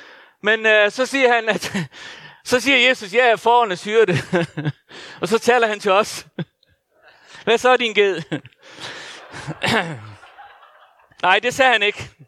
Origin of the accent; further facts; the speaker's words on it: Faroe Islands; Jeg er født og opvokset på Færøerne